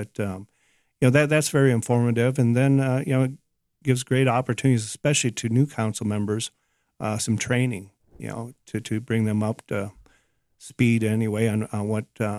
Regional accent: Illinois, United States; Originating from central Illinois, yes, I'll attest to that.

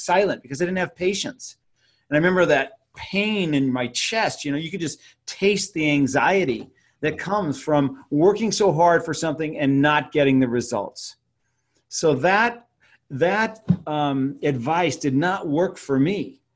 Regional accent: Albuquerque, New Mexico, United States; I am a dentist, and I am a dentist from Albuquerque, New Mexico.

